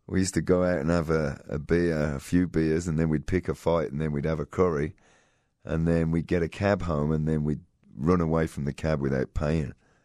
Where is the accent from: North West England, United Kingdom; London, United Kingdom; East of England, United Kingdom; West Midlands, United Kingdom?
West Midlands, United Kingdom; Birmingham; I'm from a little place called King Standing in Birmingham.